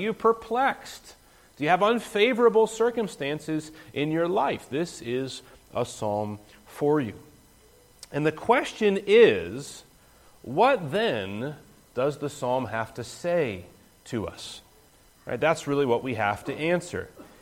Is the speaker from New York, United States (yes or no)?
no; West Virginia, United States; When I grew up in West Virginia, of course, there were mountains around me.